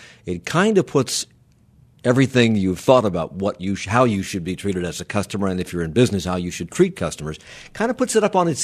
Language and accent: English; Washington, District of Columbia, United States; now in Charlotte, United States; I grew up in Washington. When Nordstrom opened in Washington, there was Woodward and Lothrop and the Heck Company